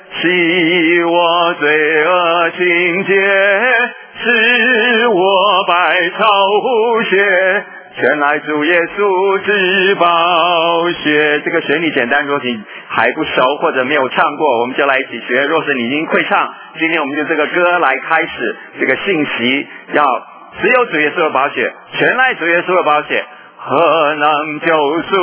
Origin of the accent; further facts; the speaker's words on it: China; 他也爱我们中国人